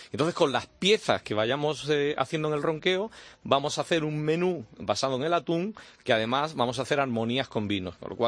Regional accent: Cádiz, Andalusia, Spain; andaluz, yo soy de Cádiz.

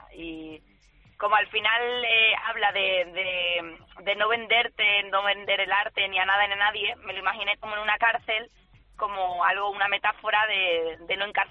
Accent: Seville, Andalusia, Spain; en mis primeras canciones también digo que soy de Triana. Siempre la verdad que meto de dónde soy, porque estoy orgullosa de ser andaluza.

